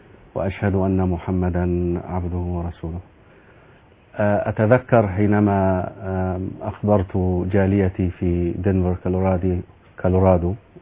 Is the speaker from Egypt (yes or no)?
yes; Egypt; في بلادنا مصر